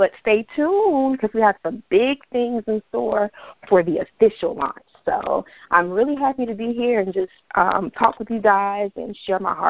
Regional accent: Tallahassee, Florida, United States; Tallahassee native, born and raised on the South Side.

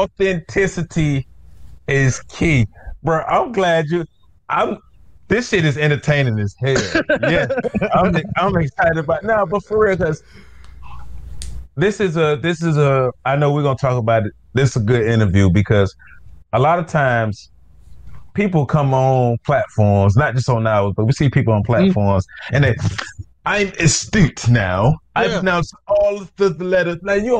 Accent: Tallahassee, Florida, United States; I'm up on my culture. I'm up on all these things, but I am from the South Side of Tallahassee.

